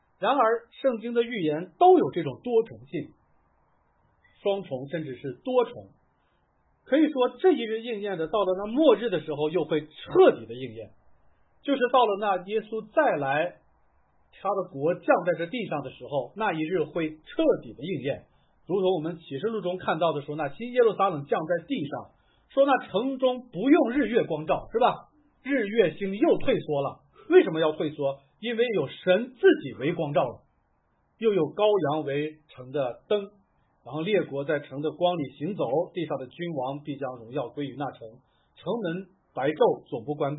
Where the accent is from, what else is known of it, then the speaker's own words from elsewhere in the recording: Linfen, Shanxi, China; 我老家临汾，你一听汾汾水是吧